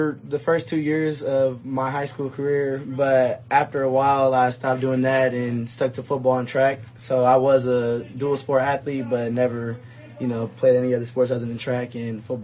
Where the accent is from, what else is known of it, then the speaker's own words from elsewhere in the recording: San Diego, California, United States; So I'm from San Diego, California. Grew up in City Heights. Moved to Northern San Diego.